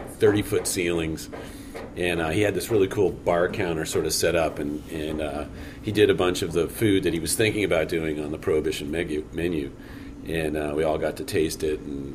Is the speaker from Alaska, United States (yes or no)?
no; New York, United States; now in Vermont, United States; it was a great way for me, being a New Yorker and moving to Vermont.